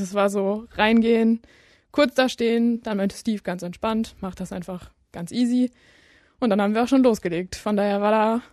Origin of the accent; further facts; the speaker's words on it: Steinfurt, North Rhine-Westphalia, Germany; 22, eigentlich komme ich aus Steinfurt, aus Burg Steinfurt, um genau zu sein.